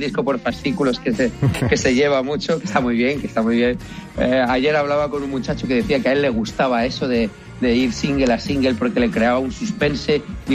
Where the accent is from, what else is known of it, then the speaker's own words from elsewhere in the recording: Alicante, Valencian Community, Spain; now in Madrid, Spain; yo soy de Alicante, pero vivo en Madrid desde hace muchos años